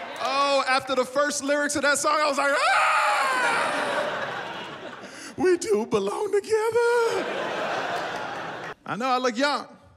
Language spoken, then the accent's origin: English; Houston, Texas, United States; I was born and raised in Houston, Texas. Yeah. I went to an all-white school in Houston, Texas.